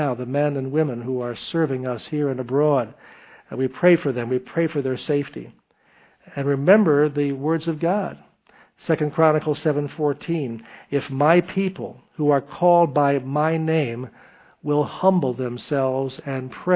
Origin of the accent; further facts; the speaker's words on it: Albany, New York, United States; There was one on a house near where I grew up in the Albany area